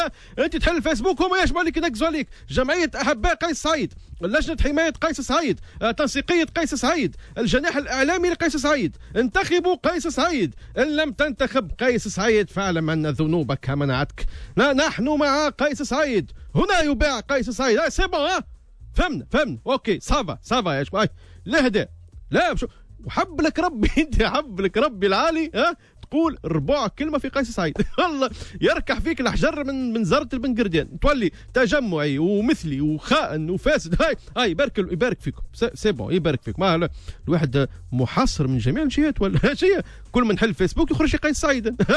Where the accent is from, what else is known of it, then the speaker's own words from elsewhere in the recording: Tunisia; عندنا في تونس